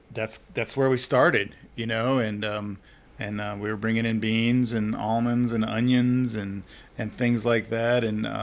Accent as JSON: {"language": "English", "town": "Covington", "region": "Louisiana", "country": "United States", "tie": "born or raised there", "also_born_or_lived": "Baton Rouge", "said": "Did. I was born in Covington and spent some time in Baton Rouge, but then we made our way to the North Shore, and that's where I was raised."}